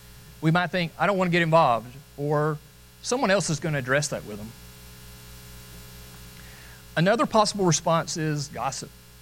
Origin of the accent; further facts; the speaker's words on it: Boaz, Alabama, United States; It was broken so bad, I grew up in Boaz, the ER doctor wouldn't touch it.